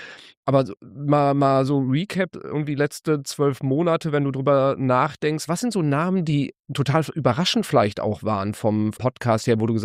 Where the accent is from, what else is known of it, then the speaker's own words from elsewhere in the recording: Cologne, North Rhine-Westphalia, Germany; Als Kölner kennt man Deiters.